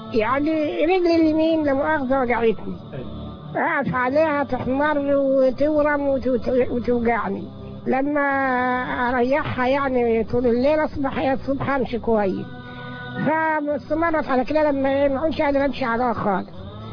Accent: Egypt; وفي نهاية المشوار استقرت هنا في بلدي كفر صرناقي مركز متغامر محافظة الأهلية من سنة 59، وأنا في قريتي هنا كفر صرناقي.

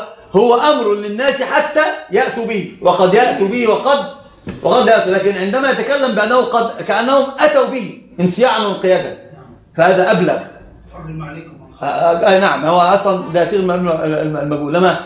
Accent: Egypt; عندنا في مصر الحمد لله زوجوه وخلف منها عنتر بنت عنتر

